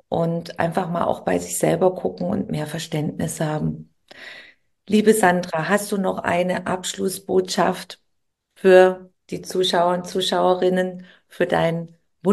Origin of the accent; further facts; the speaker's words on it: Baden-Württemberg, Germany; Ich komme aus dem Schwäbischen